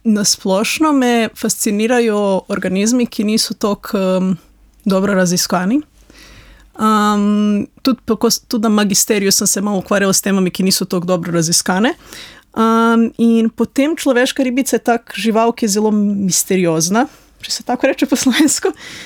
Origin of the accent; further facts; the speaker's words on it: Serbia; moved away as an adult; now in Slovenia; Jaz sem drugače iz Srbije in sem zaključila magisterij v Srbiji.